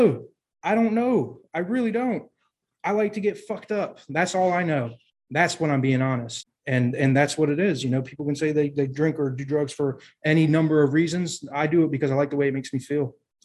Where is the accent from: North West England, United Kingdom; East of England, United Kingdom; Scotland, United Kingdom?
Scotland, United Kingdom; Like, I'm from Scotland. The only reason I'm moving over here is because my dad is such an alcoholic.